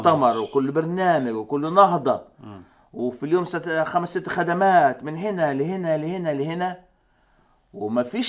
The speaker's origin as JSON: {"language": "Arabic", "country": "Egypt", "said": "واحنا عندنا في مصر زمان كان فيه برضو موقد كده يحطوا له جاز وفي فتيله"}